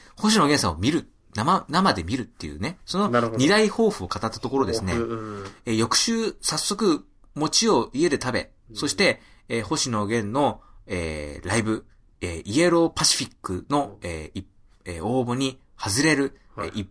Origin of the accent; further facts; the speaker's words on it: Yokohama, Kanagawa, Japan; 私の故郷横浜でもですね